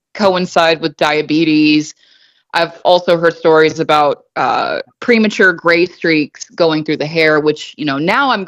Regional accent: Nashville, Tennessee, United States; moved away as an adult; also born or lived in Boca Raton, Florida; I lived in South Florida for the past 15 years. I'm from here. I'm from Nashville, but I moved to Florida when I was 18, and I lived in Boca del Rey, that area.

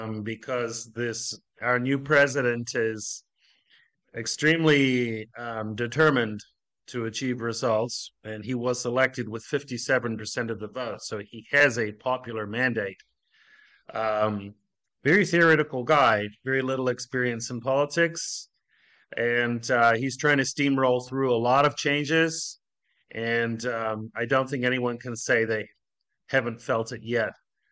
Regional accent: New Zealand; I'm from New Zealand.

